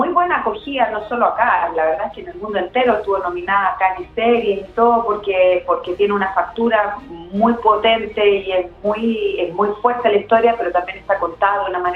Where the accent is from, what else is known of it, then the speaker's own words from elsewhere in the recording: Chile; habla de algo muy oscuro que pasó en mi país